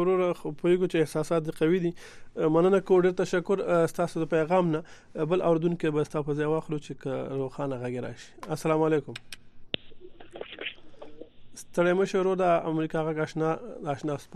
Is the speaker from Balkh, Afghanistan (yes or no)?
no; Helmand, Afghanistan; now in Quetta, Pakistan; زه د هلمند ولایت یم خو اوس په کوټه کې یم